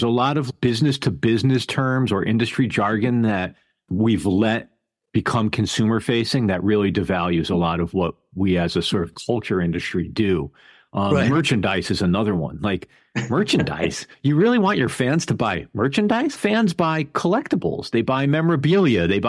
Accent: New Haven, Connecticut, United States; also born or lived in New York; now in Seattle, United States; I was raised outside of New Haven, Connecticut. And then I moved to New York in the mid-90s and was there for about 20 years. Now I'm just outside of Seattle.

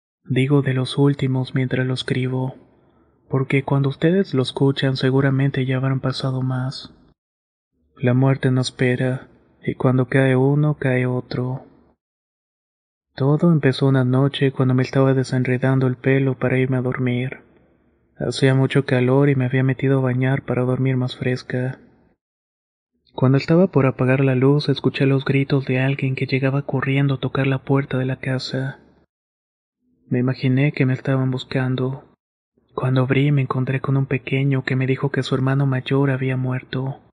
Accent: Guerrero, Mexico; soy de un pueblo de la región de la costa de Guerrero. Aquí la mayoría somos afrodescendientes, o sea que somos negros costeños y sentimos mucho orgullo.

